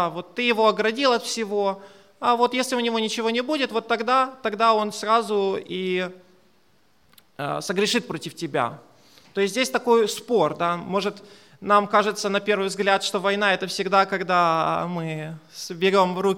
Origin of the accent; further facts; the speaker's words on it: Ukraine; Вот я, как украинец, наверное, вы все слышали о войне на востоке Украины.